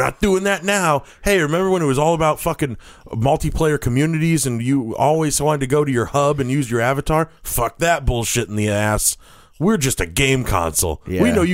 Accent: Canada; I'm from Canada.

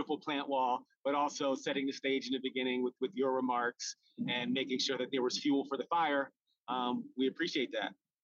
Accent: New Jersey, United States; So I grew up in the Philadelphia area, just outside of... just in South Jersey, just outside of Philadelphia.

